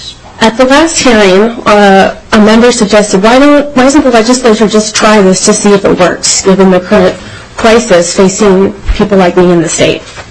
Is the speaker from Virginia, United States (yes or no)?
no; Minnesota, United States; as a Minnesotan who would be eligible for this tax credit, I want to make it clear to the committee.